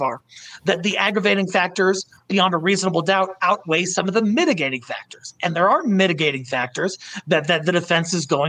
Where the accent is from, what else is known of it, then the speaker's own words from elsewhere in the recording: Colorado, United States; you look at the Aurora Theater shooting case, James Holmes in my home state of Colorado